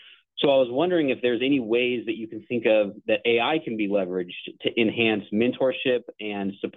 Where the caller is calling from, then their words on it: Fresno, California, United States; I'm calling from Fresno, California.